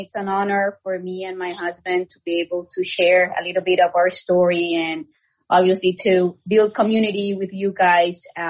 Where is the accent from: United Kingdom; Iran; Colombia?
Colombia; now in Greenville, United States; Well, making the long story short, we are both from Colombia, South America. My husband moved to the States probably like 20-something years ago. And then we met. He moved to Greenville because of everything that was happening here.